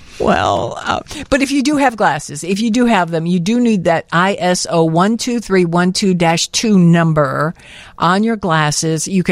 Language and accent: English; Tennessee, United States; born there; down to my area where I was born in West Tennessee